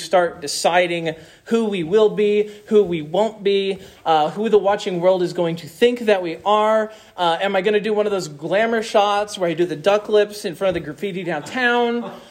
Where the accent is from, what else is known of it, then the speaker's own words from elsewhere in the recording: Stafford, Kansas, United States; My hometown had its own Facebook. It was called the newspaper. And it was a town that was 1 mile by 1 mile. We had 5,000 people that lived in Stafford, Kansas.